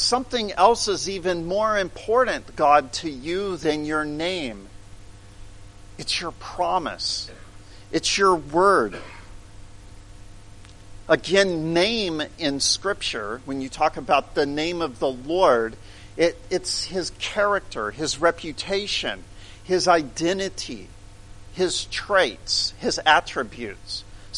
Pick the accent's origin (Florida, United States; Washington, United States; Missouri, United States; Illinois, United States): Missouri, United States; Growing up in Missouri, we had the royals, but that wasn't the same kind of monarch.